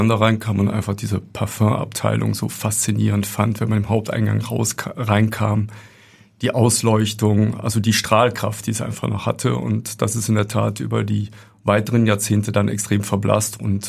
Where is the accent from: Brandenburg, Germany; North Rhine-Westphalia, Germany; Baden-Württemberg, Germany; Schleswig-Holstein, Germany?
North Rhine-Westphalia, Germany; Das ist die Stadt Aachen. Ich bin ganz in der Nähe aufgewachsen